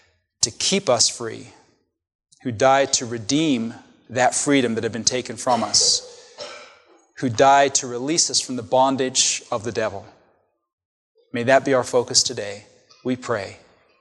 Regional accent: England, United Kingdom; now in United States; I was raised a Catholic, a Roman Catholic. And in my culture, in my background, where I come from, which is Great Britain, I was born here in the States, but I was raised in England. And I went to Catholic school as a young man

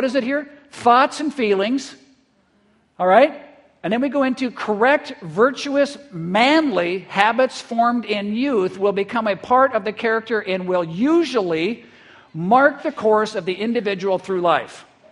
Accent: Midwest, United States; I come from the Midwest where we talk a lot about our work ethic, right?

